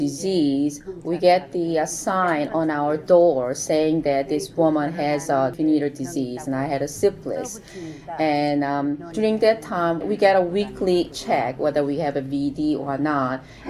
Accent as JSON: {"language": "English", "country": "South Korea", "said": "I'm from Korea."}